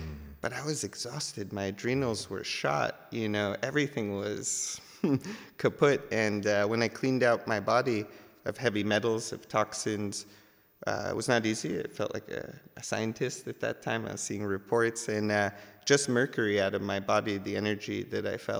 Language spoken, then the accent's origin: English; Brooklyn, New York, United States; And I was like, oh, I could hustle. I'm from Brooklyn.